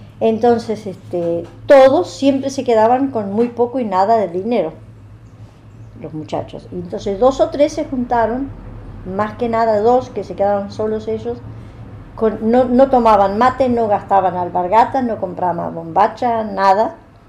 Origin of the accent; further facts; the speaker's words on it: Germany; Spanish is a second language; now in Buenos Aires, Argentina; El 27 de septiembre vinimos en el año 48 acá. 21 días el viaje vine yo de Alemania 48 acá. A Buenos Aires, porque tenía tíos abuelos de mi mamá.